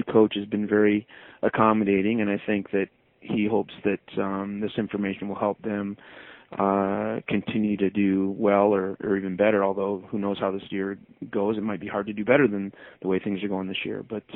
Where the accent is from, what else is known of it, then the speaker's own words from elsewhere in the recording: Canada; I'm Canadian